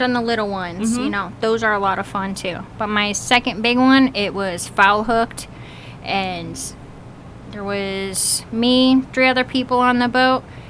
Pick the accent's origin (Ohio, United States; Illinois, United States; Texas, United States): Illinois, United States; Chicago; moved away; Chicago. Just outside of Chicago. Suburbs.